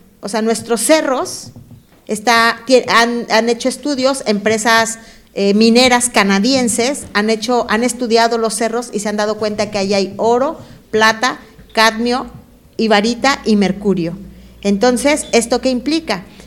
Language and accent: Spanish; Alpuyeca, Mexico; la comunidad nuestra, de donde yo vengo, está atravesada por un gran río, y el río se llama Colotepec. Es un río muy bonito, ¿saben? Porque mi comunidad se llama Alpuyeca, que está en lengua originaria. Nosotros somos indígenas